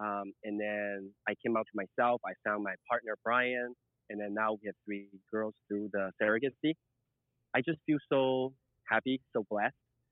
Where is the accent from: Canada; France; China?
China; English is a second language; now in Seattle, United States; I'm a 100% confused straight kid as well, growing up in China.